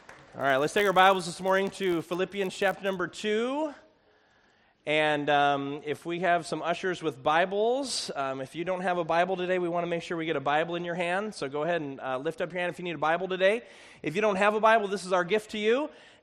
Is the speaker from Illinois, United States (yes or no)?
yes; Chicago, Illinois, United States; I'm from Chicago. I'm from the Midwest. Like, I know what storms are like.